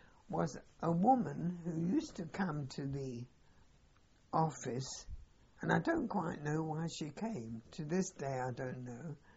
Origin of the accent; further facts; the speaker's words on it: Italy; and she liked a lot of tea, being English, and we liked coffee, being Italian.